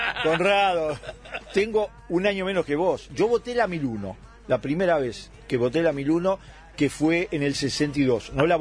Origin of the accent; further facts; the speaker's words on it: Italy; now in Uruguay; Porque como yo era italiano, no tenía credencial.